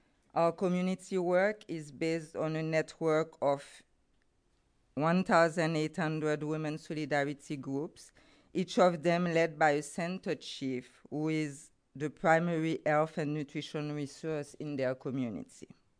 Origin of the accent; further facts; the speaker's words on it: Haiti; English is a second language; also born or lived in Mexico; please be indulgent with my English. It's not my first language. So I began working in Mexico, and I came back home in Haiti 20 years ago.